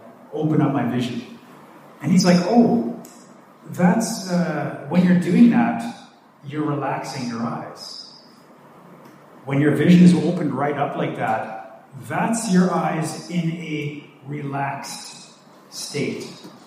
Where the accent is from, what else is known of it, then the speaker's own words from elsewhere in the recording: the Prairies, Canada; Now, I grew up in Canada in a place that's very wide open. They call it the prairies. So it's extremely flat land, okay?